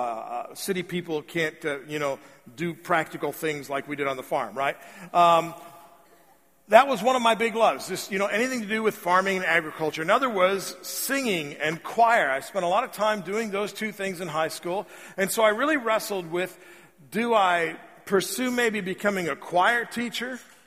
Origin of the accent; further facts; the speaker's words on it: Indiana, United States; Growing up in Indiana on the farm